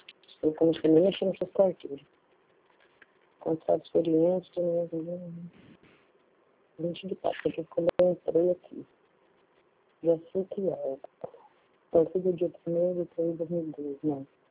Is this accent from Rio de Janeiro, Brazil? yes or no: no; Porto Esperidião, Mato Grosso, Brazil; born there; Nenhuma das alternativas. É Porto Espiridião, quando eu nasci.